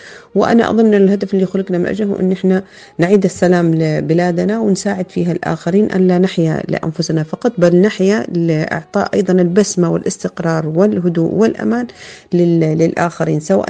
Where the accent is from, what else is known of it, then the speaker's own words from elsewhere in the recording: Yemen; عندنا في اليمن